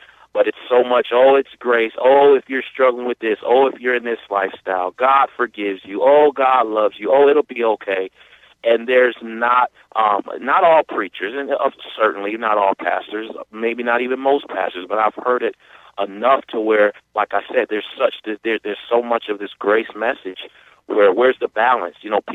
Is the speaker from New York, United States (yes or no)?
yes; New York, United States; I was raised in New York.